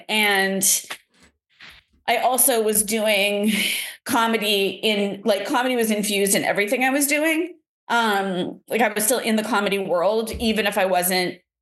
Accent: Boston, Massachusetts, United States; now in New York, United States; I'm from Boston, and that's my place. But I have dual citizenship.

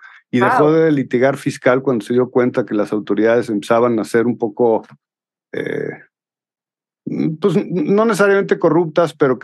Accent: Jalisco, Mexico; no negamos la cruz de nuestra parroquia y somos orgullosamente jaliscienses.

